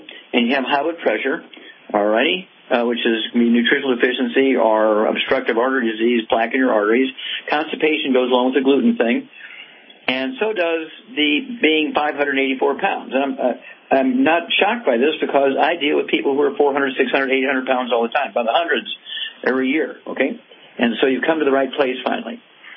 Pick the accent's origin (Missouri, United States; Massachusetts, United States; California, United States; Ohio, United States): Missouri, United States; let's start out in Missouri, my home state, and go to Ken.